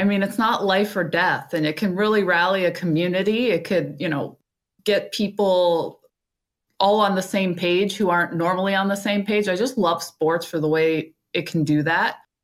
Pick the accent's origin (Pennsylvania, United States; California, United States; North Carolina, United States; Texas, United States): Pennsylvania, United States; Pittsburgh; I'm from Pittsburgh. Don't hold that against me, but I do love the Penguins.